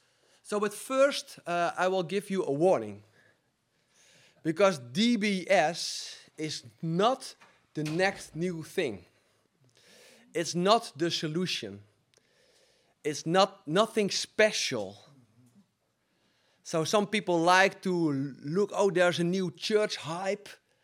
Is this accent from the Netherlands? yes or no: yes; Netherlands; from the Netherlands